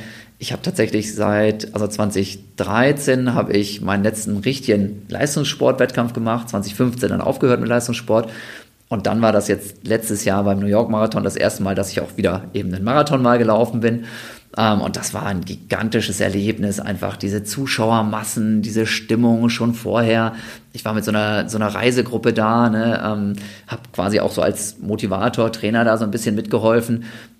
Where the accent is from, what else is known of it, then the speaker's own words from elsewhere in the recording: Osnabrück, Lower Saxony, Germany; also born or lived in Bochum; Also aufgewachsen bin ich in Osnabrück und dann habe ich wegen des Studiums und wegen des Sports ganz lange in Bochum gewohnt.